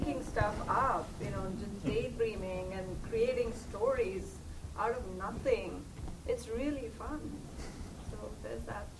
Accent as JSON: {"language": "English", "country": "India", "tie": "born or raised there", "said": "I grew up in India, and we didn't have any books in India about Indian kids."}